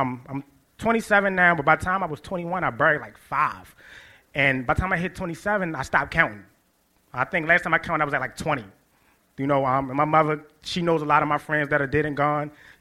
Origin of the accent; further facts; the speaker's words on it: Baltimore, Maryland, United States; I'm born and raised in Baltimore. I spent a lot of time in West Baltimore growing up.